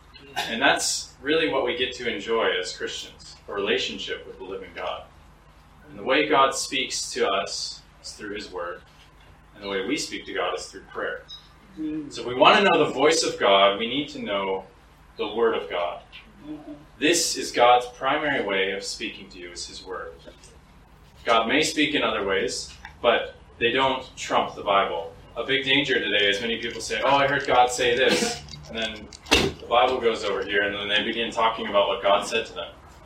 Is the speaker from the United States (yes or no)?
yes; United States; moved away; If you can't tell, this isn't my home culture either. I'm an American. My accent, I'm pretty sure, betrays me.